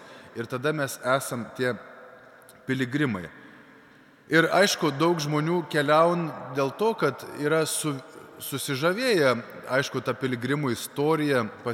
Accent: Šiluva, Kaunas County, Lithuania; augau Šiluvoj, kur tais laikais, kai augau, nelabai būdavo kažkokių tokių religinių didelių veiklų, apart Šiluvos atlaidų.

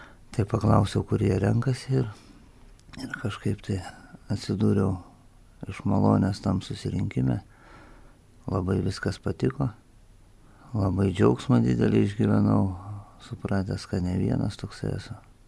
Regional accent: Rusnė, Klaipėda County, Lithuania; Gimiau, augau Rusnėj, tai kaip ir nuo Pamario.

